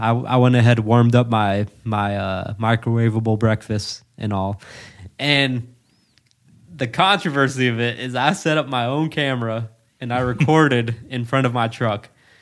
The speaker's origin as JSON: {"language": "English", "region": "Virginia", "country": "United States", "tie": "born or raised there", "said": "I hate to say that about my home state."}